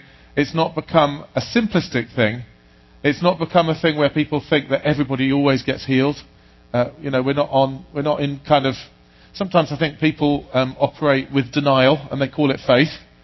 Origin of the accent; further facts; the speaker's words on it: England, United Kingdom; I'm still slightly in shock as an Englishman at your unseasonable November weather.